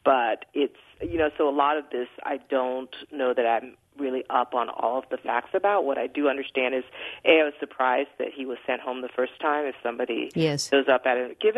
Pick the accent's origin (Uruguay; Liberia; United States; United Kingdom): Liberia; I was worried about my family members that were still there because I'm originally from Liberia.